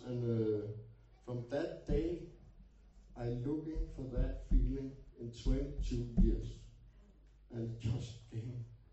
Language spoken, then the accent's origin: English; Copenhagen, Capital Region, Denmark; I am from Copenhagen, born there in a normal family